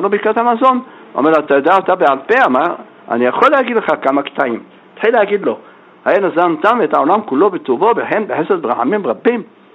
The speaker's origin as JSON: {"language": "Hebrew", "town": "Jerusalem", "region": "Jerusalem District", "country": "Israel", "tie": "born there", "said": "אני נולדתי בירושלים, הייתי ילד קטן כאשר הוא נפטר"}